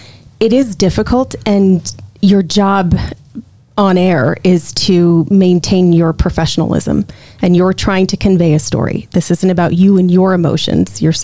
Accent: Los Alamos, New Mexico, United States; but it was in Los Alamos. And that was my hometown, and it was burning up.

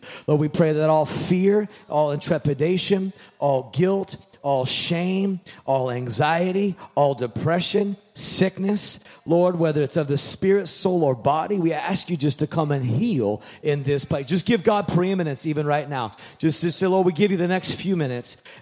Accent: Sonoma, California, United States; That's where we grew up, in the tough streets of Sonoma, Napa, wine country.

